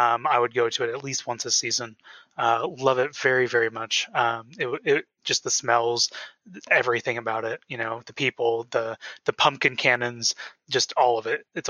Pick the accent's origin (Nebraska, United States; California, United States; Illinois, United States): Nebraska, United States; I miss fall, and I'm originally from Nebraska, and in Nebraska it's fall